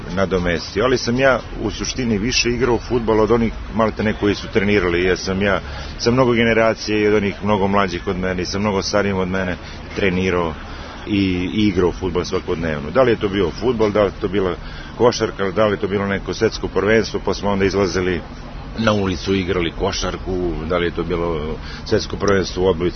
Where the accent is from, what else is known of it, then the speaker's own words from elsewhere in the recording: Jagodina, Pomoravlje District, Serbia; Rođen sam u Jagodini, gde sam živeo sa tatom, mamom i sestrom starijom, gde sam proveo jedno bezbrižno detinjstvo.